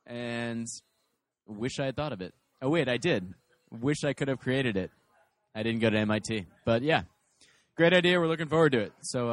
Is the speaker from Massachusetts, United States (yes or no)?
yes; Needham, Massachusetts, United States; now in San Francisco, United States; I grew up in Boston, outside of Boston, in Needham.